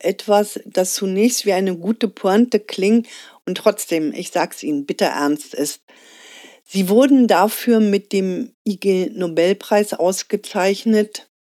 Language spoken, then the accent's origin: German; East Germany, Germany; Aber ich bin in der DDR aufgewachsen